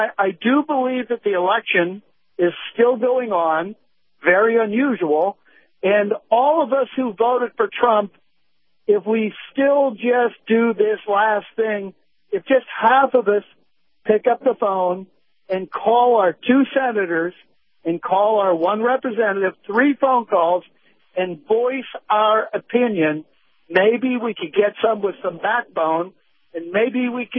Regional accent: Tampa, Florida, United States; from Tampa.

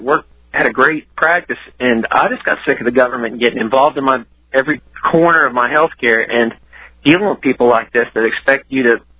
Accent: West Virginia, United States; because I come from West Virginia, and this is the worst state on earth for everybody being on the government take.

